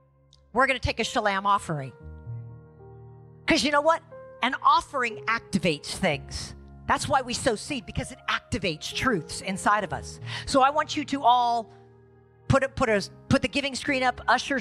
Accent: the South, United States; But I'm from the South and we say shalom because it rhymes with bam.

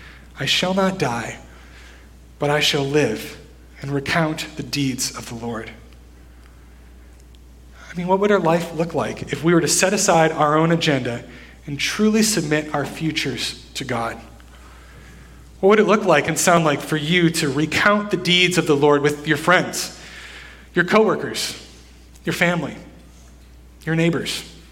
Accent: Holland, Michigan, United States; now in Richmond, United States; I'm not actually from Richmond. I'm a northerner. Some of you may call me a Yankee. Specifically, I'm a Michigander. And I grew up in a town called Holland, Michigan.

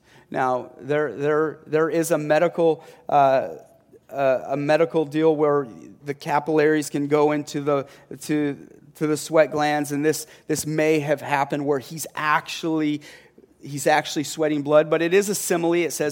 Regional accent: Texas, United States; born there; I was born in Texas. Sometimes I go, but then you're like, "I live in Texas."

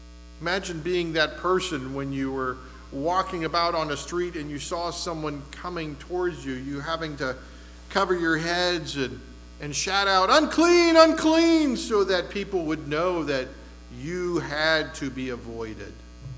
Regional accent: Erie, Pennsylvania, United States; And, you know, growing up in Erie, just lived 5 blocks away from my elementary school.

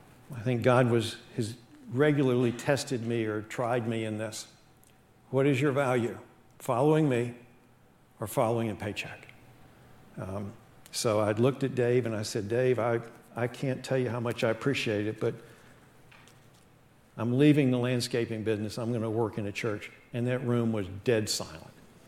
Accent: West Virginia, United States; you know, Clark, I am from West Virginia. We're not known to be the brightest people in the world

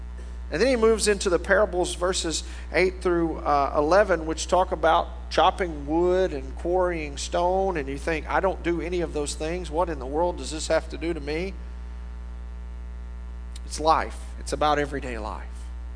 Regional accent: Louisiana, United States; I'm from Louisiana. We have parishes. I don't know why.

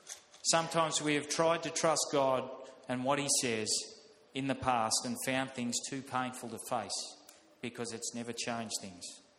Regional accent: Sunshine, Victoria, Australia; also born or lived in Moonee Ponds / Balnarring; But it's just interesting growing up in Sunshine. We were there for 7 years, and then we moved to Moonee Ponds, where Dad was a pastor for I think 4 or 5 years there, and it was a great church.

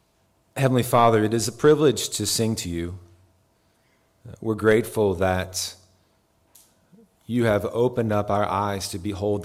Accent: Raleigh, North Carolina, United States; A little bit about me, I grew up in the Raleigh area, and friends started taking me to church when I was 15 or 14.

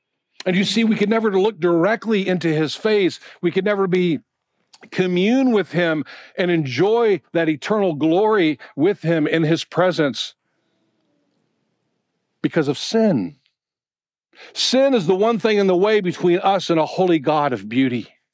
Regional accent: Midwest, United States; But in my hometown back in the Midwest, the oranges flare, the yellows, the bright reds.

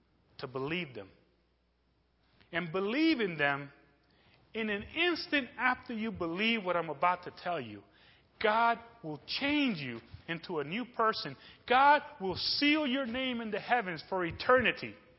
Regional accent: New York City, New York, United States; You know, I grew up in New York City, Bedford-Stuyvesant, tough neighborhood.

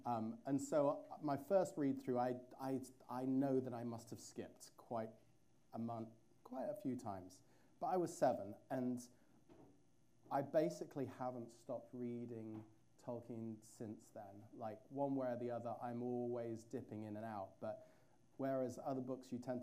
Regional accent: England, United Kingdom; I grew up in England

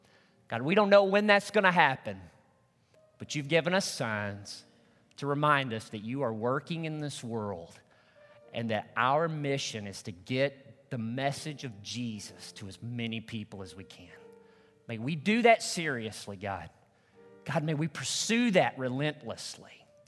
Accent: Arkansas, United States; also born or lived in Illinois / North Carolina / Georgia; We moved from Arkansas to Illinois, from Illinois to North Carolina, from North Carolina back to a different part of Illinois, then from Illinois to Georgia, and then from Georgia, we finally moved back home to Arkansas, where we planted ourselves back in 1988.

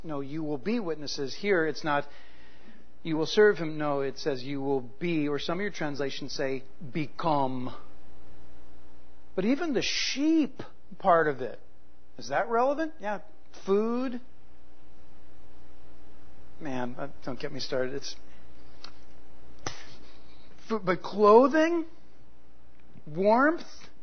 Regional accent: United States; I'm an American. We don't have a king, right?

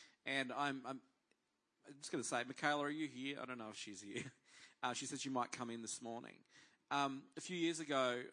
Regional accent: Toowoomba, Queensland, Australia; now in Woodridge, Australia; I didn't know what Woodridge was because I was from Toowoomba.

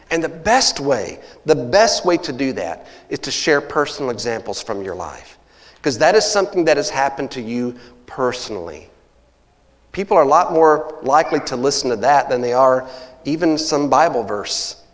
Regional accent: Texas, United States; You know, I'm from Texas and here I am in Colorado

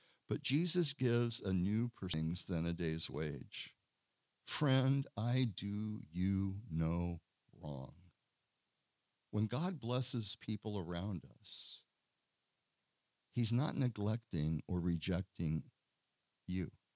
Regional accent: Beaverton, Oregon, United States; I grew up in Beaverton, Oregon, Portland and Beaverton.

